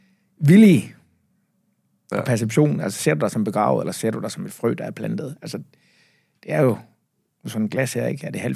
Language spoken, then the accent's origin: Danish; Zealand, Denmark; og så vendt retur her for ikke så lang tid siden, føles det som om i hvert fald, og bor hjemme, hvor jeg kommer fra, på Falster.